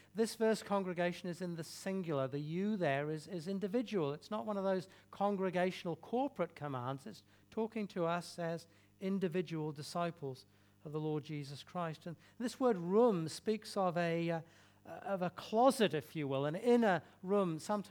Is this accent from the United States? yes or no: no; England, United Kingdom; when I was growing up in England, we had a large kitchen.